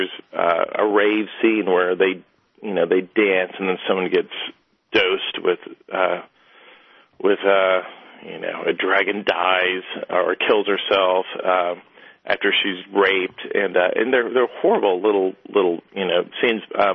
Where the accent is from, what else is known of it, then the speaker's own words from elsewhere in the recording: Amarillo, Texas, United States; Well, I grew up in Amarillo, Texas, which is, you know, wildly conservative and extremely extremely, you know, religious, but specifically a wave of Christian evangelism.